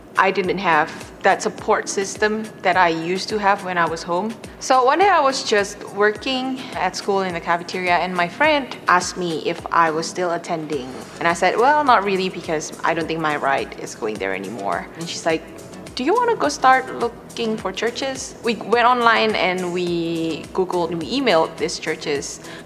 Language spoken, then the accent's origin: English; Indonesia; moved away as an adult; now in United States; I'm from Indonesia. I have been in Oklahoma for 6 years now.